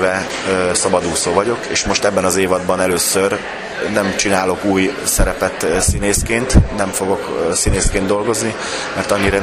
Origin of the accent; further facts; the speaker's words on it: Szeged, Csongrád-Csanád, Hungary; born there; 1969. május 4-én én itt születtem Szegeden.